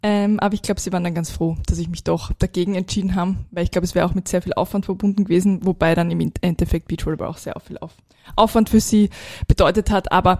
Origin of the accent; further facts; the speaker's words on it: Graz, Styria, Austria; now in Vienna, Austria; Also ich bin halt in Graz aufgewachsen.